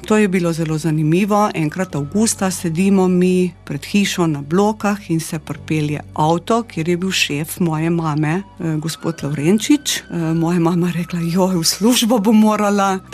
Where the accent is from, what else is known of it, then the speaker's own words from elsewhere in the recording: Bloke, Slovenia; Jaz sem še vedno po rodu Bločanka, trda Bločanka. Živela med medvedi, volkovi, med vsem hodila v šolo, peš